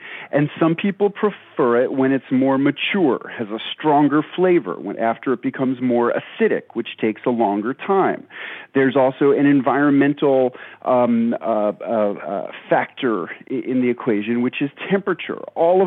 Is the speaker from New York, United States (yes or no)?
yes; New York City, New York, United States; As a kid growing up in New York City, I just loved to eat sour pickles.